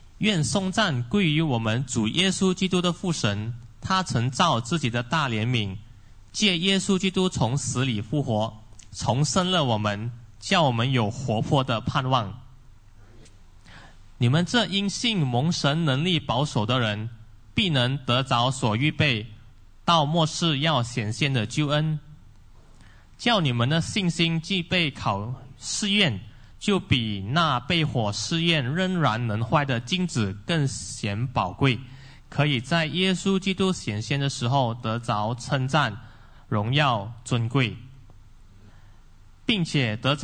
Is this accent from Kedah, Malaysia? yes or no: yes; Alor Setar, Kedah, Malaysia; now in Penang, Malaysia; 我是从北部来的，我在槟城算是有十多年了，如果扣掉三年在吉隆坡这里读神学有十二年，我本身是阿罗斯大人啊，会讲福建话，广东话就不怎么样啊。